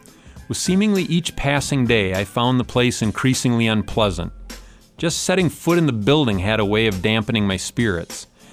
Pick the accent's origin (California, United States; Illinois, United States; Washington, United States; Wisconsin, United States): Wisconsin, United States; I've crisscrossed the countryside in my home state.